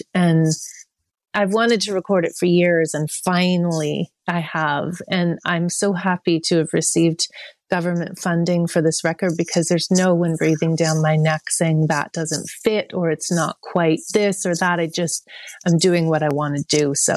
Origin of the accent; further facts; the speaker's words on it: Oakville, Ontario, Canada; also born or lived in Montreal / Vancouver; So I grew up in Oakville, actually, and I loved Montreal.